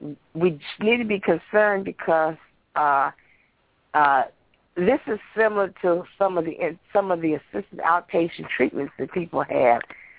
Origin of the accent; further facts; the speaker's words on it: Virginia, United States; moved away; In Virginia, my home state where I was born and moved out of, had a law passed.